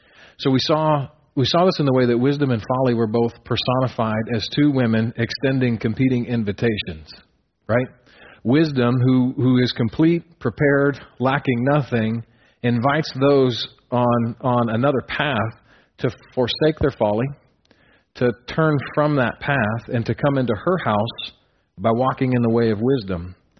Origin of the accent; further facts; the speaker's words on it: Colorado, United States; now in Nebraska, United States; Which this always bothered me when I first moved to Nebraska, because I'm from Colorado and they have what you have called rocks in the dirt.